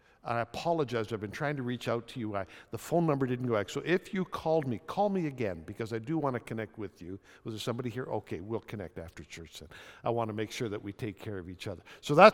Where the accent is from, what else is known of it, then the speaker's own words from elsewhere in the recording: Ontario, Canada; I grew up in Ontario. This means yes in Ontario, and this means no.